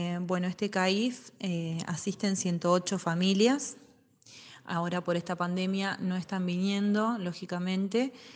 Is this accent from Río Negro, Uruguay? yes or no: no; San José, Uruguay; Soy de San José, Uruguay.